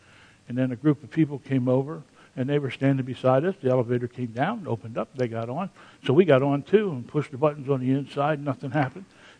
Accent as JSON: {"language": "English", "region": "Pennsylvania", "country": "United States", "tie": "born or raised there", "said": "Now, as a child growing up in Pennsylvania, we had blue laws in Pennsylvania."}